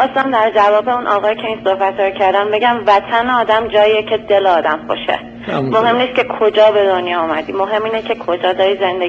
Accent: Iran; moved away as an adult; now in abroad; من خودم 6 ساله که از ایران اومدم

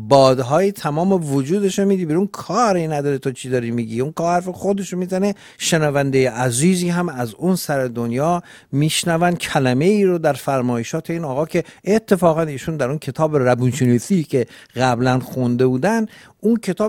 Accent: Iran; ما در هر کجا که باشیم همیشه ما همه ایرانی هستیم

